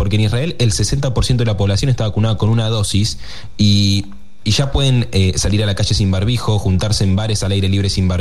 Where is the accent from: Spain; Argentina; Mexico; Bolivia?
Argentina; siempre los perjudicados en todo el mundo somos los argentinos.